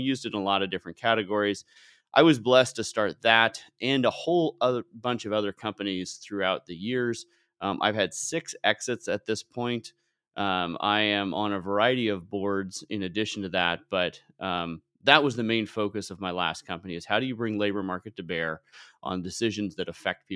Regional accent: California, United States; So I grew up in the Bay Area.

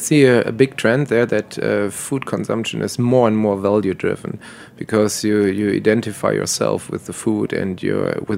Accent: Düsseldorf, North Rhine-Westphalia, Germany; English is a second language; basically in my hometown, Düsseldorf, there's the biggest Japanese group outside from or in Germany

